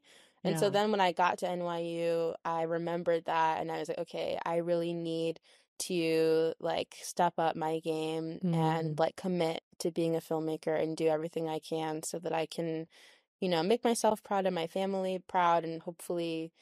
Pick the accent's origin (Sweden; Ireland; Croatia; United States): United States; Maryland; So growing up in Maryland, I was surrounded by a lot of kind of middle, upper class Black families.